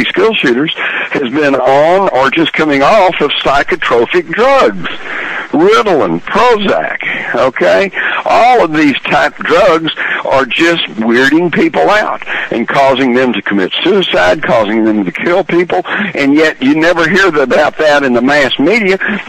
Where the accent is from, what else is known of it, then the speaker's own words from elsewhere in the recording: Texas, United States; when I was growing up, I grew up in Texas. Everybody took a gun to school.